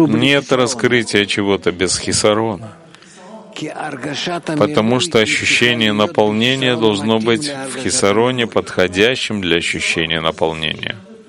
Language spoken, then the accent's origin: Russian; Turkey; now in New York, United States; Я студентка в КБЮ. Я живу в Нью-Йорке. Я из Турции сама.